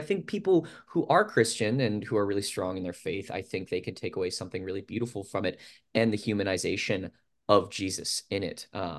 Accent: Fairfax, Virginia, United States; This is essentially a hometown show for me. I grew up in Fairfax

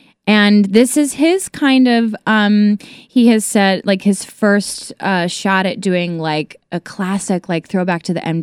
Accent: Canton, Ohio, United States; I'm from Ohio.

